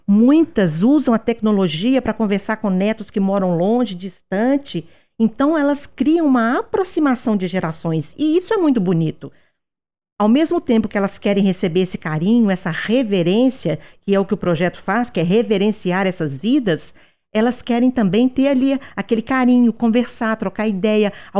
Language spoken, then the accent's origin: Portuguese; São José da Lapa, Minas Gerais, Brazil; also born or lived in Itaúna; now in Lagoa Santa, Brazil; mulheres que eu conheço desde a minha infância, em São José da Lapa, onde eu fui criada. Eu nasci em Itaúna, mas fui criada em São José da Lapa.